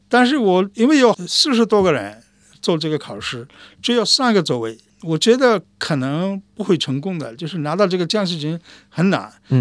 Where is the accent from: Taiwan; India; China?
India; Chinese is a second language; 他们一听到我们是印度人